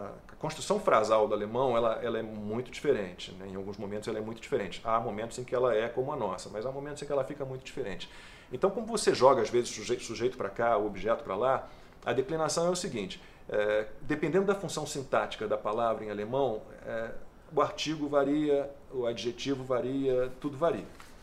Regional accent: Brazil; eu tenho dupla cidadania, eu sou alemão e brasileiro

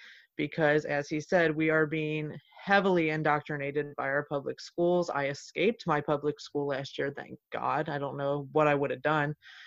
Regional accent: Kentucky, United States; I'm 17. I'm from Northern Kentucky

